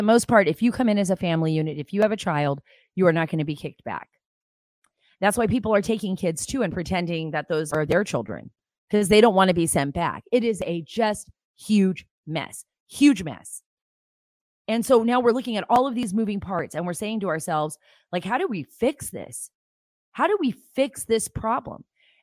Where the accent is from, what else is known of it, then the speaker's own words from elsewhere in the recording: California, United States; even from my own neighborhood growing up in California